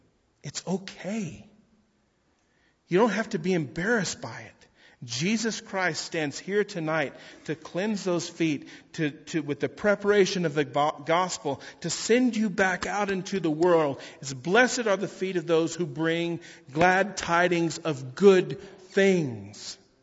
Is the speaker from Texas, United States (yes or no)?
yes; Texas, United States; excuse me, I'm from Texas.